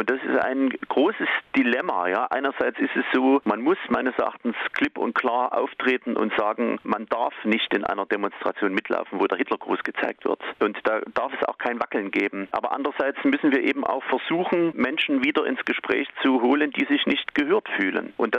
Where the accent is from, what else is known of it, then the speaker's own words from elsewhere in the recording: Chemnitz, Saxony, Germany; born there; ich komme selbst aus dem Osten, ich bin in Karl-Marx-Stadt geboren